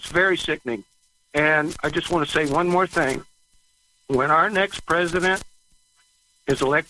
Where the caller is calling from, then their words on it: New Mexico, United States; I'm calling from New Mexico.